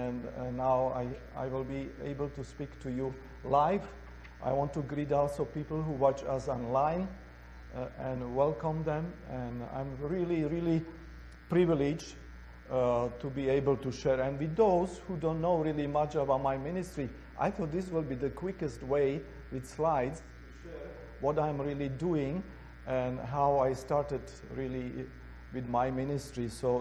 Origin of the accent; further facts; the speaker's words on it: Czechia; English is a second language; I was brought up in Czechoslovakia, communist Czechoslovakia, and we had barbed wires all over our borders.